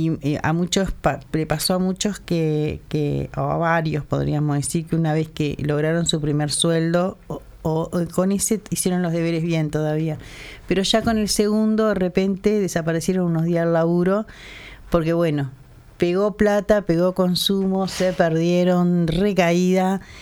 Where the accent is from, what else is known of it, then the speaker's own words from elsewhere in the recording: Montevideo, Uruguay; Yo soy de Sayago. Nací y me crié en Sayago. Y después fui a vivir al Prado.